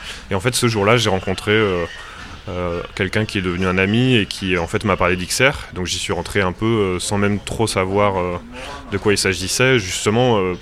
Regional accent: Grand Est, France; Moi j'ai grandi donc dans la Marne, à côté d'Épernay, dans un milieu du coup plutôt viticole et agricole.

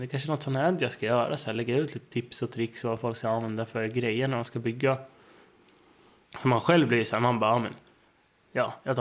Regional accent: Söderköping, Östergötland, Sweden; eftersom jag är uppvuxen i Söderköping så är det väldigt litet där.

